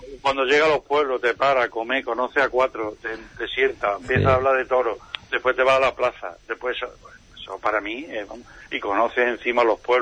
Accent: Andalusia, Spain; Yo soy, como usted ha dicho, yo soy un onubense, yo soy de la Sierra de Aracena

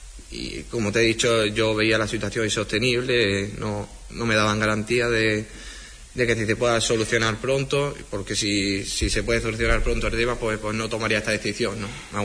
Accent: Huelva, Andalusia, Spain; cuando me fui mi primera vez de Huelva fue porque mi carrera futbolística, pues me querían varios equipos de más nivel

